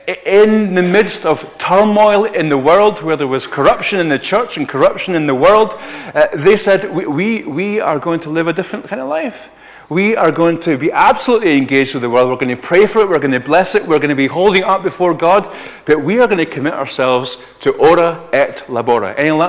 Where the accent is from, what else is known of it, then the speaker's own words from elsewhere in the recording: Scotland, United Kingdom; The absolute joy of being a Scotsman on the underground